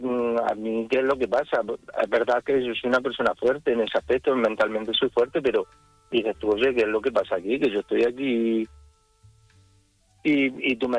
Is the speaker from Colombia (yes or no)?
no; Jaén, Andalusia, Spain